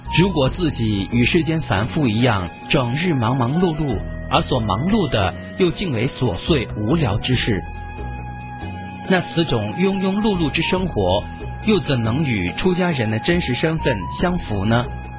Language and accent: Chinese; Luhuo, Sichuan, China; 再比如我的家乡卢霍县，一个小小县城连大城市的一条街道都比不上